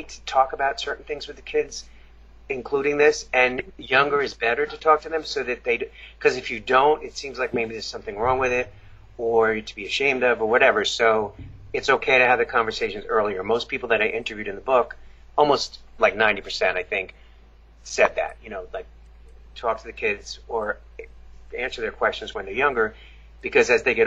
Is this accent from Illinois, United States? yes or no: no; Long Island, New York, United States; I grew up in Long Island, New York, so parts are conservative and parts aren't, you know, it just depends.